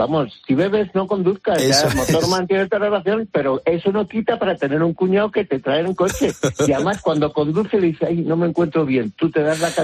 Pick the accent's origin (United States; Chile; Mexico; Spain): Spain; Villacastín, Castile and León; él venía a buscarlos a mi pueblo de Villacastín, a casa de mi amigo Luis